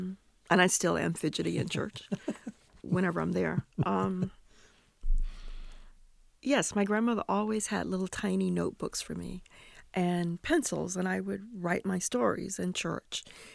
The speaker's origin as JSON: {"language": "English", "town": "Efland", "region": "North Carolina", "country": "United States", "tie": "born or raised there", "said": "I grew up in Eflin."}